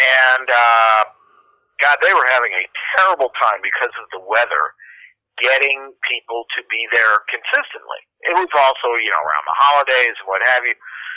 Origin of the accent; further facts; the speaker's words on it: Pittsburgh, Pennsylvania, United States; Well, I was raised in Pittsburgh